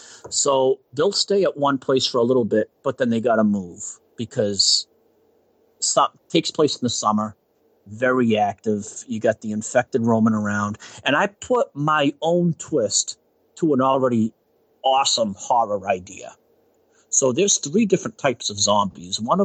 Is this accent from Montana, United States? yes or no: no; Taunton, Massachusetts, United States; I was born and raised in Taunton.